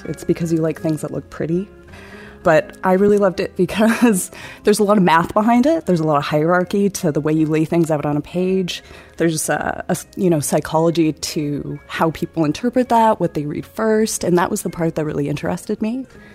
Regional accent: Canada; also born or lived in San Diego, United States; I'm a Canadian-American hybrid, so mom from San Diego and dad from Victoria, BC, and I kind of traveled between the two, but Canada was always where I felt at home.

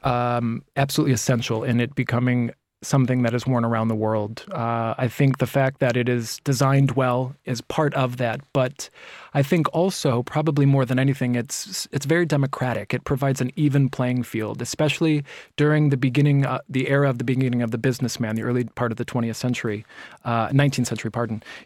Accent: Chicago, Illinois, United States; I'm from Chicago originally. There were tailors in Chicago, my family there.

